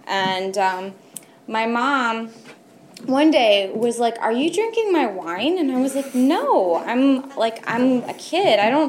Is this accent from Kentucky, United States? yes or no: yes; Kentucky, United States; I'm from Kentucky.